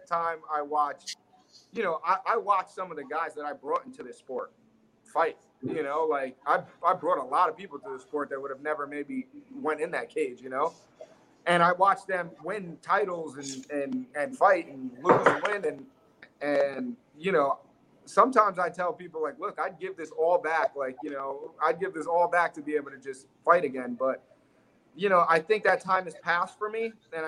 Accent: Queens, New York, United States; I'm from Queens.

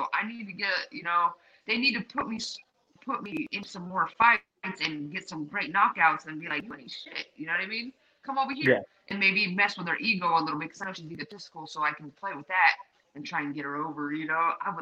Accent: San Jose, California, United States; I'm from the other side. I'm from San Jose, California, the Bay Area. So I'm like East Coast, West Coast.

